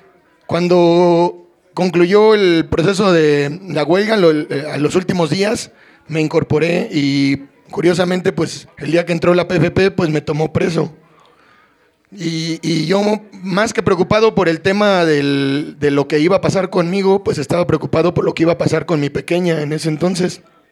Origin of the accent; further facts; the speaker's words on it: Álvaro Obregón, Mexico City, Mexico; yo soy de Álvaro Obregón, allá por la prepa 8.